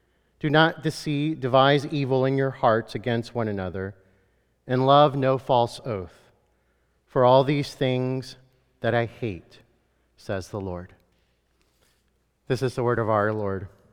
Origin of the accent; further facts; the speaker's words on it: Kentucky, United States; one in particular around probably the age of 10 or 12, growing up in Kentucky.